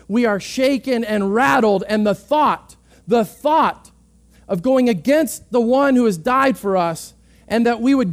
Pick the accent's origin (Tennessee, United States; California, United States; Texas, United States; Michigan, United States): Texas, United States; I'm a Texan, I eat meat.